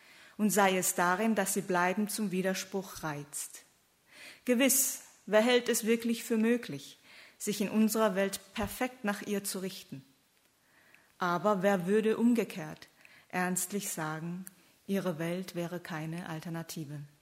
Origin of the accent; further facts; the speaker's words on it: South Korea; German is a second language; moved away as an adult; now in Germany; Wie Sie sehen, ich bin keine gebürtige Deutsche, sondern komme aus Südkorea. Bin zum Studium nach Tübingen und Heidelberg 1994 gekommen. Ist mein 20-jähriges Jubiläum in Deutschland dieses Jahr.